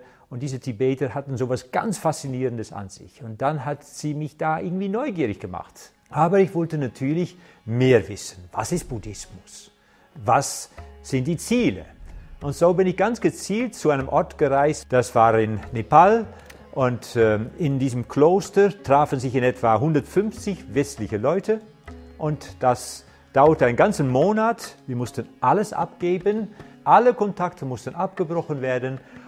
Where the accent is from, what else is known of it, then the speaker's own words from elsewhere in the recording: Netherlands; German is a second language; ich bin Holländer, deswegen dieser Ü-Klang. Meine Eltern haben keine Religion gehabt, ich habe keine Konfirmation oder Taufe oder irgendwas in diese Richtung erfahren.